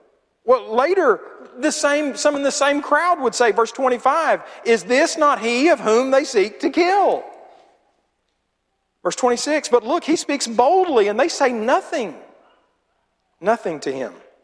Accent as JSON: {"language": "English", "town": "Macon", "region": "Georgia", "country": "United States", "tie": "born there", "also_born_or_lived": "Augusta / Clarksburg", "said": "I was in Oklahoma for about 12 years. And before that, I was in Augusta, Georgia. And before that, I was in Clarksburg, Tennessee. And before that, I was born in Macon, Georgia."}